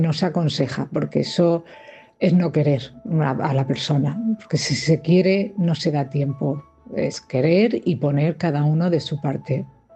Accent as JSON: {"language": "Spanish", "town": "Cartagena", "region": "Region of Murcia", "country": "Spain", "said": "de Cartagena."}